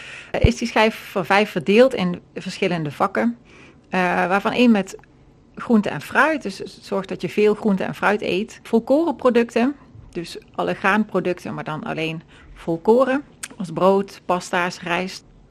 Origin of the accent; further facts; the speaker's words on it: Cuijk, North Brabant, Netherlands; Ik kom uit Kuik.